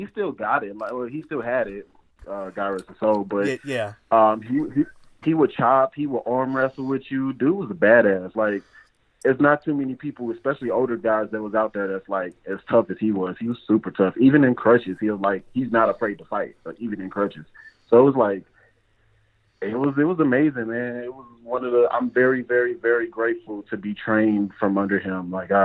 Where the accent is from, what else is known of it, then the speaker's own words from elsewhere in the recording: Missouri, United States; I knew he had a wrestling school in Missouri, and I'm from Missouri.